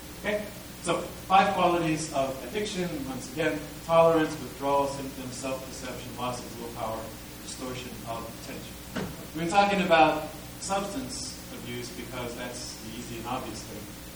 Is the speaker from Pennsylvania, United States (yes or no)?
yes; Pennsylvania, United States; I grew up in the Mont Valley